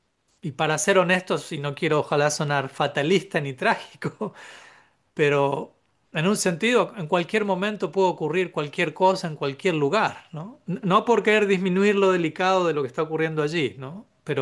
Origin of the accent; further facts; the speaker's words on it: Buenos Aires, Argentina; born there; yo nací en el Bajo Flores, en Buenos Aires. El nombre mismo del barrio define el barrio. Empieza en la palabra bajo. A unas pocas cuadras de una de las peores villas del país.